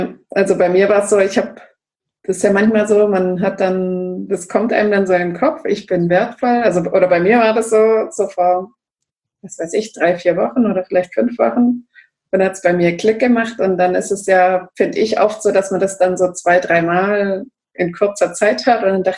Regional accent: Böblingen, Baden-Württemberg, Germany; born there; Also ich bin 1976 in Böbling geboren, also im Süden von Deutschland.

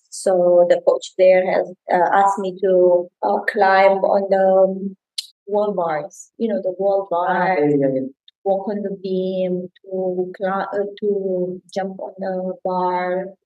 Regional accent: Sibiu, Sibiu County, Romania; I come from Sibiu. That's the center of the country, a very beautiful place to visit.

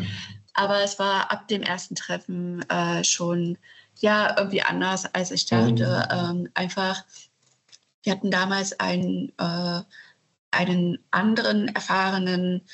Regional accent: Saxony-Anhalt, Germany; now in Berlin, Germany; ich bin in Sachsen-Anhalt in einer Kleinstadt aufgewachsen.

